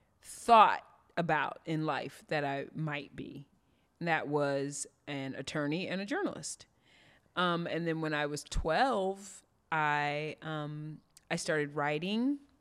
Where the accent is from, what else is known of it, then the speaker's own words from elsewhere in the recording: Evansville, Indiana, United States; Evansville.